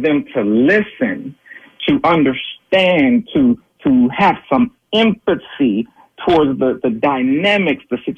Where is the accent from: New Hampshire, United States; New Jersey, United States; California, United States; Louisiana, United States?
California, United States; Los Angeles; they need to put themselves in my shoes as a black man growing up in South Central LA and understanding the dynamics of what's taking place.